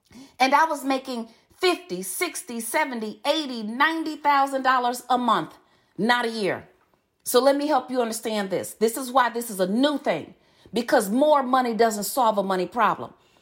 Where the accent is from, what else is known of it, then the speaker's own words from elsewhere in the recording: Chicago, Illinois, United States; You see, I was born and raised in Chicago. My grandmother was 75 years old, cleaning homes for wealthy people, putting me through college.